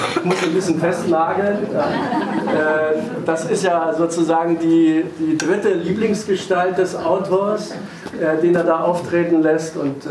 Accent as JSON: {"language": "German", "region": "East Germany", "country": "Germany", "tie": "born or raised there", "said": "Wir sind da sehr stark mit der sowjetischen, russischen Kultur aufgewachsen hier im Osten."}